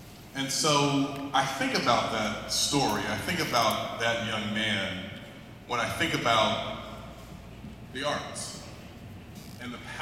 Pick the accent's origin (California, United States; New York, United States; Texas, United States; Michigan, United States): California, United States; I hail from Los Angeles County, president of the County Board of Education in LA.